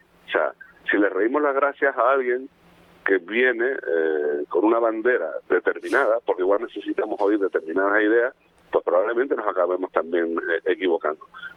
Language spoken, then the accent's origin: Spanish; Spain; A ver, tampoco somos ignorantes los españoles.